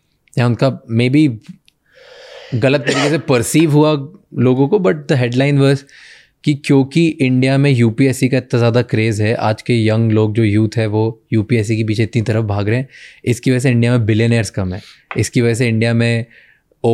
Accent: Indore, Madhya Pradesh, India; at least मैं इंदौर से आता हूँ

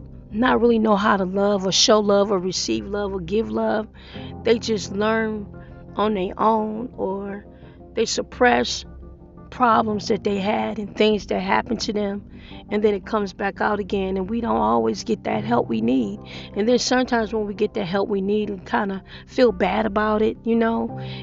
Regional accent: Detroit, Michigan, United States; You know, there's a lot of things that we saw as kids growing up in Detroit.

